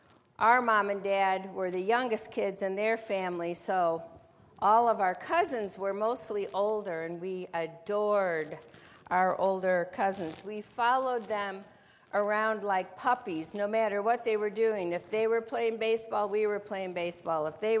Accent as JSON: {"language": "English", "region": "Illinois", "country": "United States", "tie": "born or raised there", "said": "So as I grew up in the Chicago suburbs, our extended family got together"}